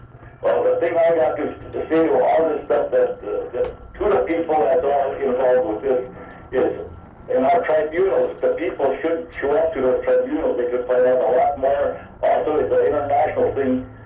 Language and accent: English; Alaska, United States; from Udinki, Alaska.